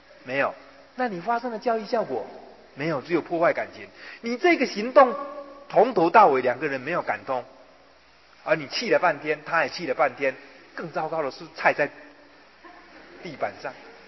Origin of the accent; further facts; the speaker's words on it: Taiwan; first language Taiwanese Hokkien; Chinese is a second language; 我到了念大学，我的国语还讲不好，我写作文还是用台语的样子写的。